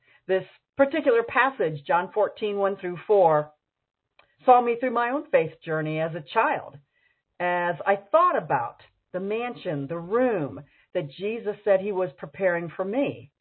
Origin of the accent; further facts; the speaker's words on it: Ohio, United States; You know, in my home when I was growing up in Ohio